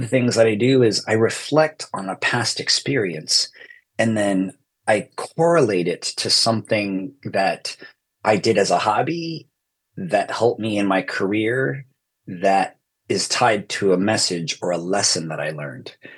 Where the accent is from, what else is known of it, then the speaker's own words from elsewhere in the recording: Philippines; So if they did ask me, I answered like, I'm Filipino